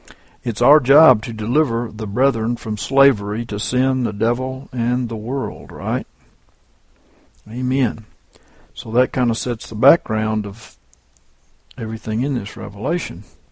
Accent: Washington, District of Columbia, United States; We were in a room in my old elementary school, John Greenleaf Whittier, in Washington, D.C.

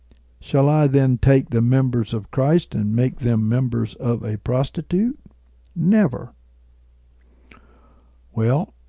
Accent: South Africa; now in United States; the house that I grew up in back in South Africa

